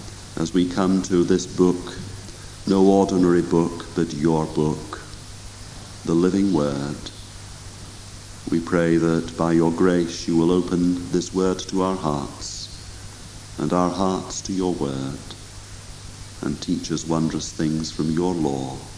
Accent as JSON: {"language": "English", "town": "Arbroath", "region": "Scotland", "country": "United Kingdom", "tie": "born or raised there", "said": "I remember as a boy, I was brought up in Arbroath on the east coast of Scotland, just above Dundee."}